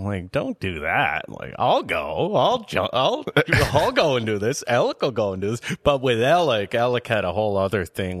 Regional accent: Cape Breton, Nova Scotia, Canada; I'm from Nova Scotia. A little island called Cape Breton.

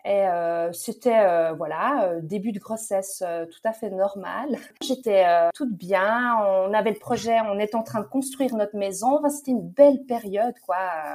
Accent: Switzerland; à l'époque, ça ne l'était pas, en tout cas pas chez nous en Suisse

